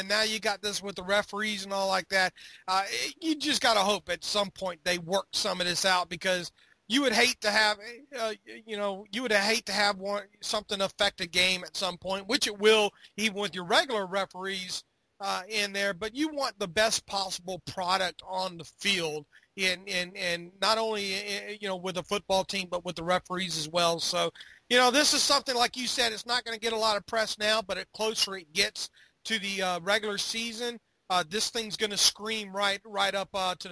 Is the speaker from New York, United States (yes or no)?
no; Florida, United States; To me, the Pro Bowl was a big deal because growing up in Florida, that was the only time I got to see